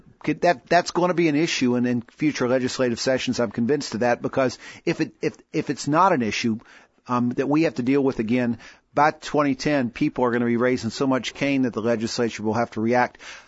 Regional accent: Bath County, Virginia, United States; Well, my home is Bath County. I've lived there most of my life. I was elected Commonwealth Attorney in Bath County in 1987

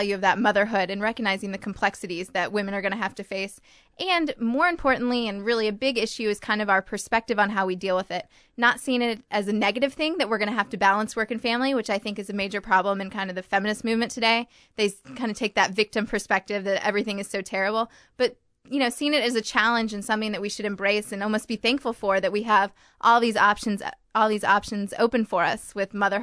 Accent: Indianapolis, Indiana, United States; I'm from Indianapolis, obviously.

